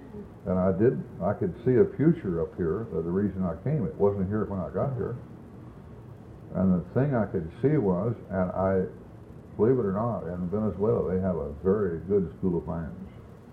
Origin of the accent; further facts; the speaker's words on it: Oklahoma, United States; And I was raised in Oklahoma.